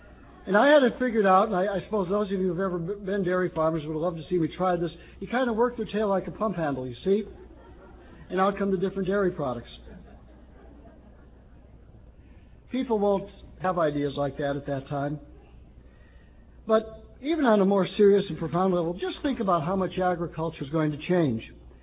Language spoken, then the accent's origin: English; Chicago, Illinois, United States; You know, I was a kid, I grew up in Chicago, a pretty big city.